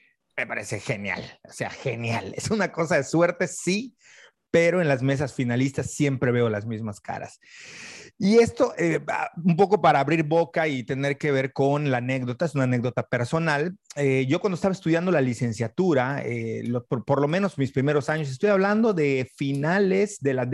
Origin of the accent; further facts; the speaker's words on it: Mérida, Yucatán, Mexico; Soy yucateco de mera cepa y sé dónde está todo